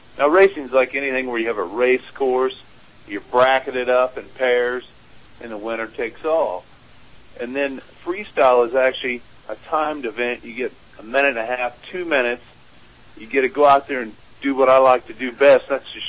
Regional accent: Paxton, Illinois, United States; Paxton, Illinois.

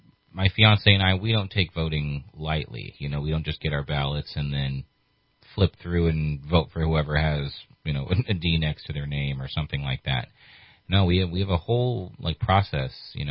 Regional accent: California, United States; I want to have some faith in the voters of Shasta County to be the people that I knew growing up in Shasta County

